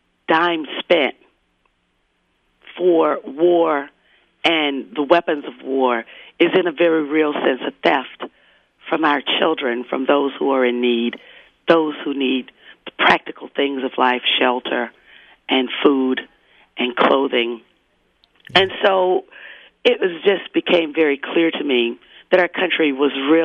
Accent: Georgia, United States; born there; Well, now, I'm from, you know, I was born in Georgia, and we're not accustomed to this.

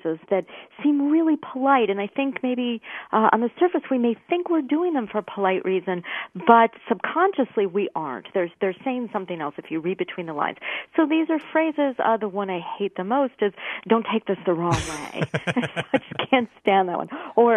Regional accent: Midwest, United States; I'm a Midwesterner, and that one was new to me, too.

